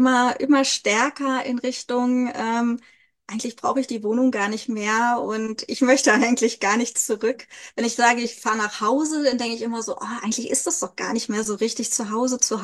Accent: Hannover, Lower Saxony, Germany; Ich bin 43 Jahre alt. Ich komme aus Hannover, obwohl ich inzwischen eigentlich mehr in meinem Bulli unterwegs bin und in meinem Bulli zu Hause bin, als in meiner Wohnung in Hannover.

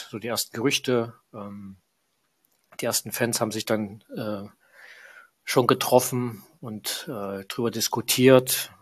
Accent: Leipzig, Saxony, Germany; bin 43, komme aus Leipzig, bin gebürtiger Leipziger, habe Familie, 2 Kinder, ganz klassisch, Haus, Hund

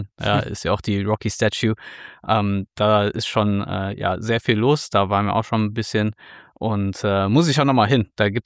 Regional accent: Dortmund, North Rhine-Westphalia, Germany; so als Dortmunder und verwöhnter Bundesliga-Fan

